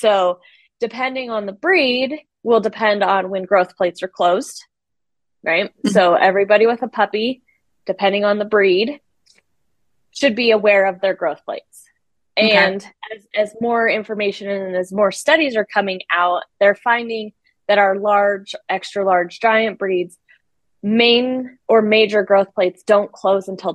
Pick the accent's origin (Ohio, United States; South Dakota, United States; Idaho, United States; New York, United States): Idaho, United States; So I grew up in Idaho. That's where I'm still located with my husband and our three dogs. Grew up on a farm